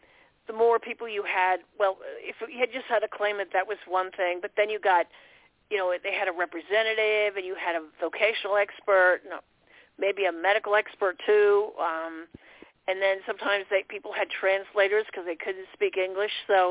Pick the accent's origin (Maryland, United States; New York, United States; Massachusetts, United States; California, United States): Maryland, United States; Baltimore; born there; I was born here in Baltimore. I spent my first few months at Union Memorial Hospital.